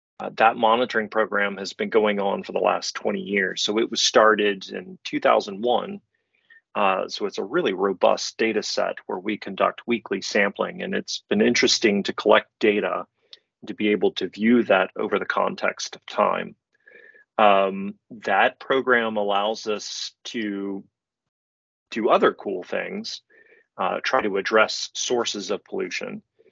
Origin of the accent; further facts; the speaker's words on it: Jacksonville, Florida, United States; But I grew up in Jacksonville, Florida, went to do my undergrad at Georgia Tech